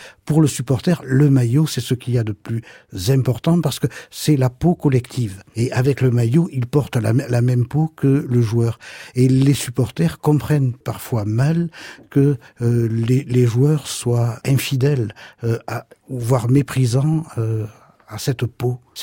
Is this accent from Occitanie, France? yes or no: yes; Toulouse, Occitanie, France; puisque je suis toulousain